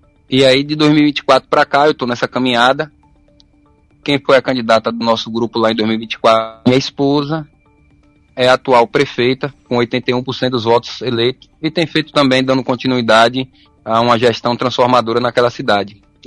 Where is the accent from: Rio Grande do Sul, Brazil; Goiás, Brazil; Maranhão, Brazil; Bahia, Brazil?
Bahia, Brazil; Feira de Santana; moved away as an adult; Eu nasci e fui criado em Feira de Santana. Eu saí daí quando eu tinha 27 anos, em 2013, onde tinha acabado de me formar em medicina. E fui trabalhar na cidade natal de minha esposa, que é Ponto Novo.